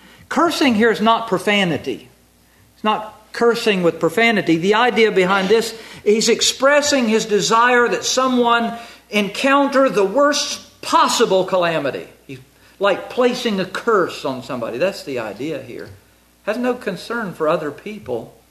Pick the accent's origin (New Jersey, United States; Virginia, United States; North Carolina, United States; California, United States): North Carolina, United States; I'm from North Carolina. Down in North Carolina, we do have poisonous snakes.